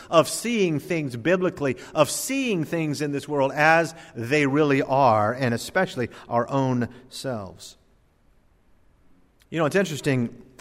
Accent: Indiantown, Florida, United States; Most of you know that all through high school, I grew up in Indiantown, Florida in the 1970s.

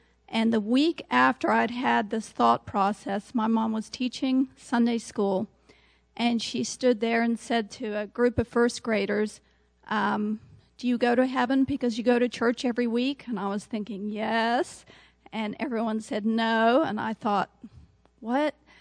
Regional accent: South Africa; I grew up in South Africa. My parents were missionaries there

